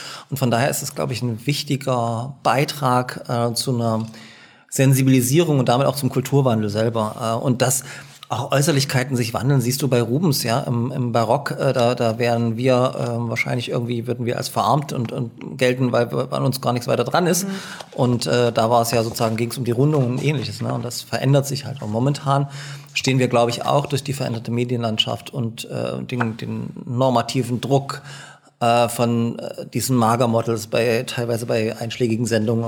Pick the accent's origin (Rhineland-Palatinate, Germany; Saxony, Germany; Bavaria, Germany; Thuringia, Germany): Saxony, Germany; Dresden; Und ich komme ja auch aus Dresden und ne, Osten und so.